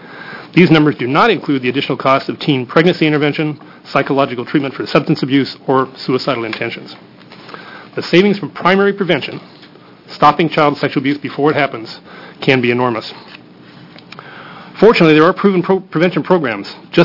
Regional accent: Indiana, United States; We are from Indiana.

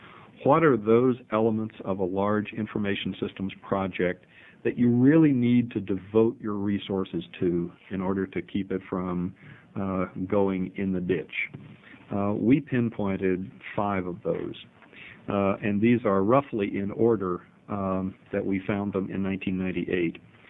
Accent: North Carolina, United States; Mr. Davidson is very familiar with this one, as am I, since it happened in my home state of North Carolina.

